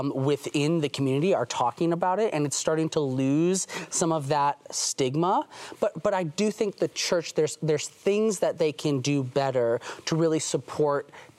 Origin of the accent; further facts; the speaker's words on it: Wisconsin, United States; Yeah, so I grew up in Wisconsin, and we lived in this old farmhouse that was set back from the road.